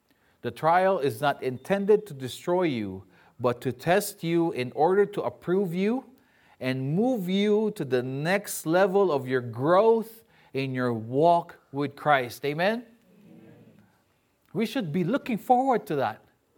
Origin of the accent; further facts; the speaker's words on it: Baguio, Cordillera Administrative Region, Philippines; So that was a first for me because I'm from Baguio. Baguio, we had bridges, you know?